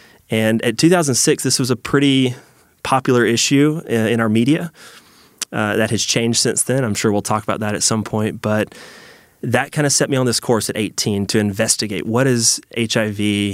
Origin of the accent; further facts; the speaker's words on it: Atlanta, Georgia, United States; I was raised here in Atlanta to a dad who works for Chick-fil-A.